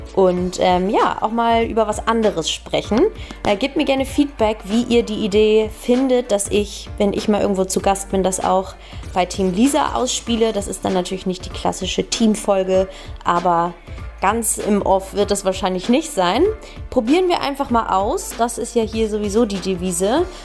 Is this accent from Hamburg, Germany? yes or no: yes; Hamburg, Germany; born there; now in Munich, Germany; 29 Jahre, gebürtige Hamburgerin, seit 10 Jahren jetzt aber schon in München.